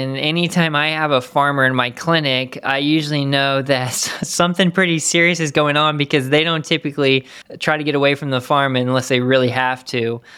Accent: Missouri, United States; And I am from Missouri, so always been a Mizzou fan. Little did I know when I was a kid I would be covering their games.

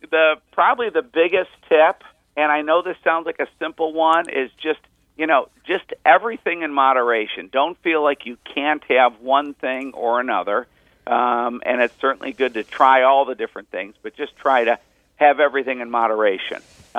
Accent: Buffalo, New York, United States; now in Florida, United States; I'm from Buffalo, New York, so it would get cold, and it would be fun to eat something warm when we're up north. I live in Florida now

